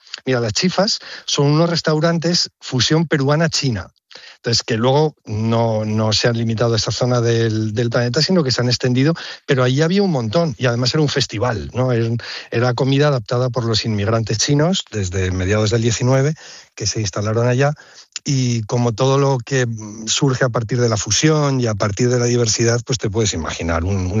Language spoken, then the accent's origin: Spanish; La Rioja, Spain; Yo en aquel momento vivía en La Rioja, en mi tierra